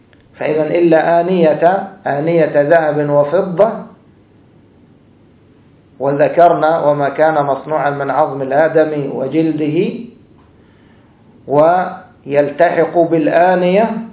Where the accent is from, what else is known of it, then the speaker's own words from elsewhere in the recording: Egypt; هذا عندنا في مصر، أبوها يكلف عليها ما يقرب الآن من 100,000، طبعا 100,000 عندنا كثير جدا